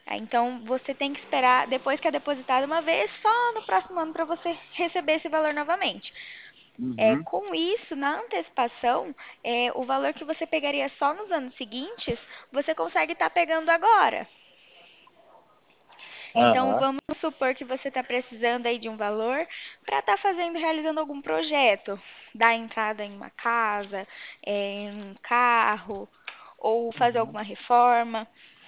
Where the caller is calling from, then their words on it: São Paulo, Brazil; Eu sou aqui do interior de São Paulo.